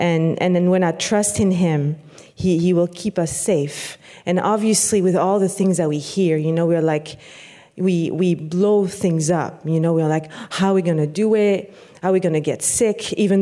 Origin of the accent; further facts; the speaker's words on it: France; I'm from France originally. I grew up there.